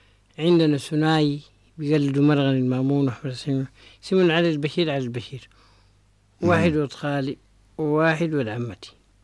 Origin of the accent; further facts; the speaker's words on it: Sudan; ولدت في الغريه دي وطلعت فيها وتربيت فيها،